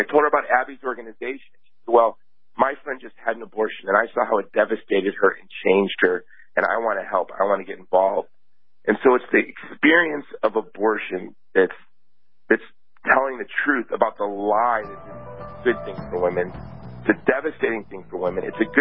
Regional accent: Hawaii, United States; I am from Hawaii, so... I'm wearing layers like somebody from Hawaii would.

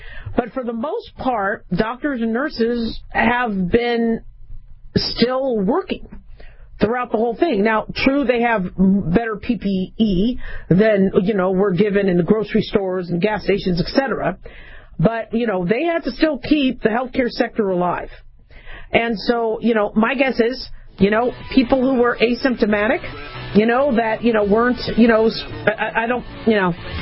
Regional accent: United States; if I was, you know, a patriot, which I am, and I'm American

